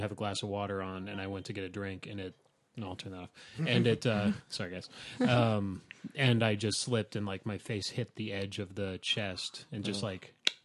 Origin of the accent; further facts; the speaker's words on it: Florida, United States; Where at the house where I grew up in Florida.